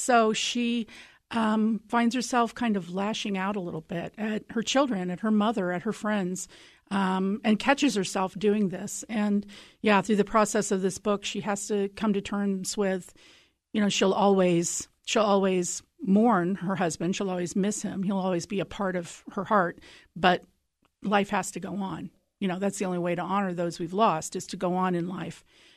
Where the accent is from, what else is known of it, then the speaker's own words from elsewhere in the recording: Ohio, United States; born there; and I think maybe because I was born in Ohio, I felt for a long time like I couldn't write about Appalachia because I wasn't born in Appalachia, but I consider myself a child of Appalachia.